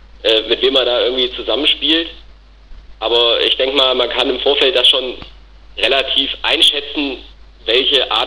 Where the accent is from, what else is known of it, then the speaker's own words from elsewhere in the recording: Hünfeld, Hesse, Germany; Aus Hünfeld, das ist in der Nähe von Fulda.